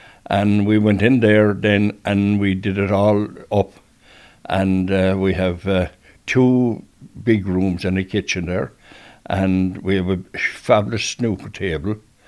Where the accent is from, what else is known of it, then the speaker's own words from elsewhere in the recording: Ballyheigue, Munster, Ireland; also born or lived in Dublin / Naas; now in Ballybunion, Ireland; I left Ballyhigh in 63 and went to Dublin, and then got married and lived in Naas for 12 years. Oh. And in 78, I got the opportunity. I got a job with Kerry County Council, and that's what brought us here.